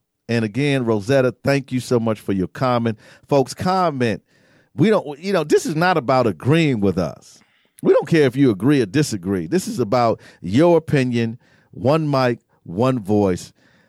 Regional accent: United States; born there; I'm not from Africa, the matter of fact, you know, the whole civilization is from Africa, right? I was born here in the United States.

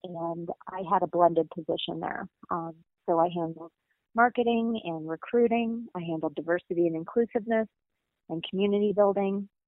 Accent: Denver, Colorado, United States; And I grew up here in Denver. I went to school at MSU Denver, and I haven't left.

